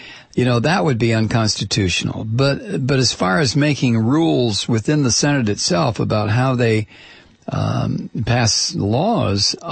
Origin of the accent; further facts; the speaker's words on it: Toledo, Ohio, United States; moved away; I grew up in Toledo. I went to school there. high school, elementary school, and even a little bit at University of Toledo before I left. But that's my hometown.